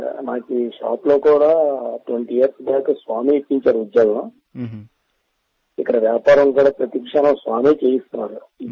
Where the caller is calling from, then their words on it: Visakhapatnam, Andhra Pradesh, India; నేను విశాఖపట్నం మద్దిలపాలెం నుంచి మాట్లాడుతున్నానండి.